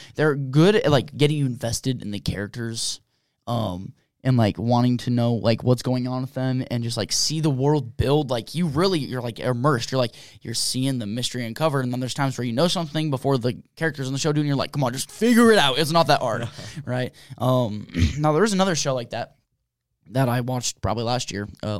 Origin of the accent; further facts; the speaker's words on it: Pacific Northwest, United States; that's where I grew up originally. I was from the Northwest